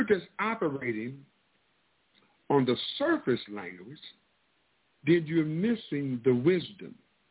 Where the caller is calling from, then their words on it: St. Louis, Missouri, United States; I'm calling in from St. Louis, Missouri.